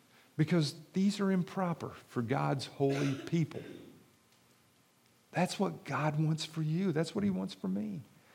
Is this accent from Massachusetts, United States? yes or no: no; Kentucky, United States; I'm not a trained counselor. I'm a hillbilly from Kentucky.